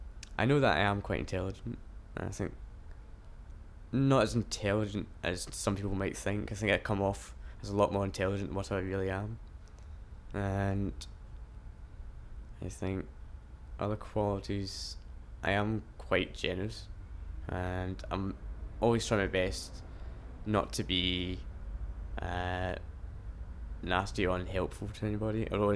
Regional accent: Scotland, United Kingdom; Yeah, I do consider myself Scottish because my parents are Scottish and I grew up in Scotland. So I do say I was Scottish. But really I'm more happy to say that I'm British first rather than being Scottish.

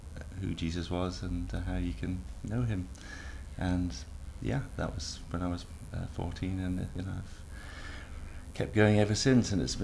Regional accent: Bristol, South West England, United Kingdom; also born or lived in Newcastle / Leeds; I was born in Newcastle, but brought up in the in Bristol area and Leeds, and returned home, perhaps.

